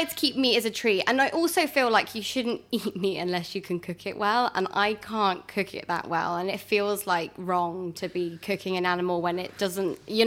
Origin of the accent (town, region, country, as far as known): Bristol, South West England, United Kingdom; born or raised there; moved away as an adult